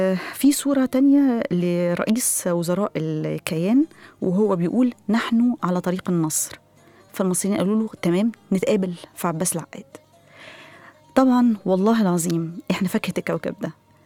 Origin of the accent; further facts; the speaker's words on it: Egypt; لكن الحقيقة اللي لفت نظري في كل التساؤلات دي كلها كان خفة دمنا كمصريين.